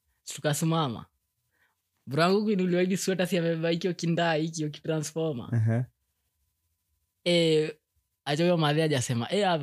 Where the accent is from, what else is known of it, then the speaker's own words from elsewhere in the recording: Nairobi, Kenya; born there; Mi nimereiziwa, nilizaliwa Pumwani Hospital.